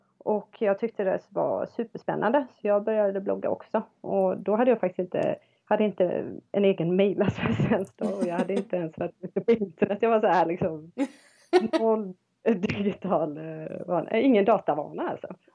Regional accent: Borås, Västra Götaland County, Sweden; Jag kommer från Borås ursprungligen.

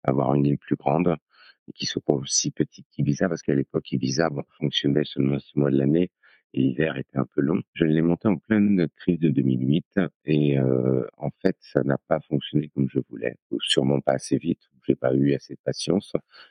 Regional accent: Angers, Pays de la Loire, France; D'où je viens? Moi, je viens d'une région qui s'appelle Angers, où je suis né, j'ai grandi, j'ai fait mon apprentissage, mes études, apprentissage de coiffeur.

